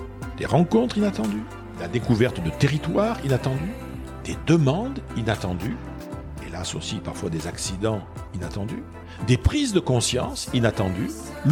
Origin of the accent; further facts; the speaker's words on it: Bayonne, Nouvelle-Aquitaine, France; also born or lived in Bordeaux; on m'a confié presque immédiatement à mes grands-parents qui habitaient Bayonne.